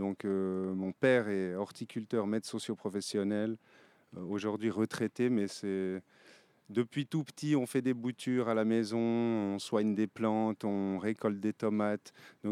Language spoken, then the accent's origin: French; Sierre, Valais, Switzerland; Alors, moi, je viens de Sierre, en Valais. Maintenant, j'habite sur le canton de Vaud, en montagne. Donc, j'ai passé le Rhône.